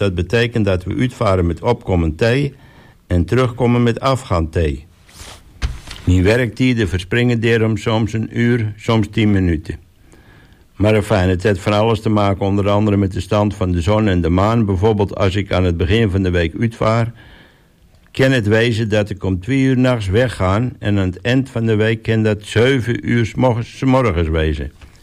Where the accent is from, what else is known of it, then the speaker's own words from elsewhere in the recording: De Koog, North Holland, Netherlands; also born or lived in Den Helder; Ik ben eigenlijk van in de helder ben ik geboren als zoon van een banketbakker. En toen ik 4,5 jaar oud was, ben we met gezin verhuisd van de Helder naar Texel. We gingen naar de Koog te wonen.